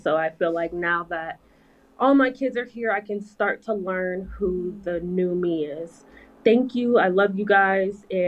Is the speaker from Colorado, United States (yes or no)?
yes; Denver, Colorado, United States; I'm from Denver, Colorado.